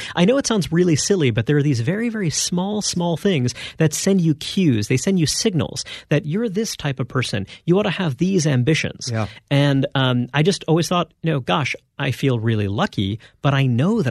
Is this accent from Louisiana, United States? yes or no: no; Brooklyn, New York, United States; You know, I grew up in Brooklyn, New York.